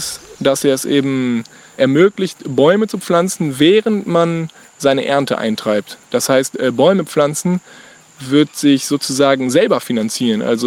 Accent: Cologne, North Rhine-Westphalia, Germany; now in Brazil; ich komme ursprünglich aus Köln, lebe aber seit einigen Jahren in Brasilien, bin halber Brasilianer, halber Deutscher

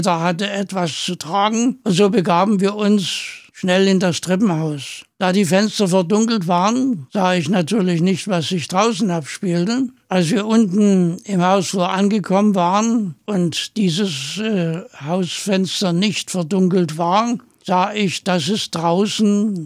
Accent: Dresden, Saxony, Germany; also born or lived in Rostock; Ich bin im April 1932 in Dresden geboren. Ich habe dort die allgemeinbildende Schule besucht und habe dann 1950 eine Abiturausbildung begonnen, die mich dann schließlich an die Universität Rostock brachte.

